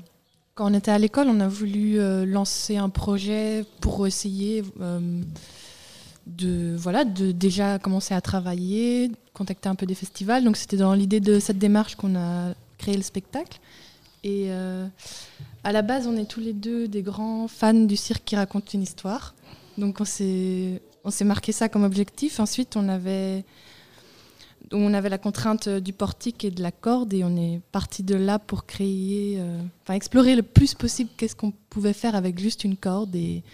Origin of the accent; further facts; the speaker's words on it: Belgium; je suis belge et... Voilà, ça fait plus ou moins depuis que j'ai 9 ans que je fais du cirque.